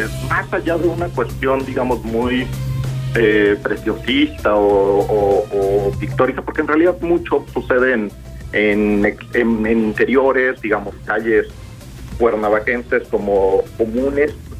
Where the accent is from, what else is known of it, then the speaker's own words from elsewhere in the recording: Cuautla, Morelos, Mexico; Yo soy de Cuautla, el productor es de Cuernavaca